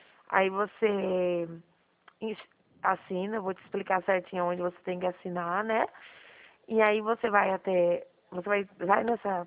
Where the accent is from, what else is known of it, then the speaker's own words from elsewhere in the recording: Dracena, São Paulo, Brazil; eu sou de Dracena, estado de São Paulo.